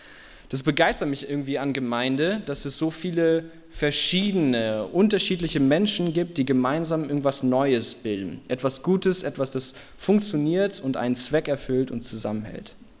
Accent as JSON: {"language": "German", "country": "United States", "also_born_or_lived": "Africa", "said": "Ich sage das jetzt mal als Amerikaner. So, und auch jemand, der Erfahrung gemacht hat im Ausland, in Afrika und so."}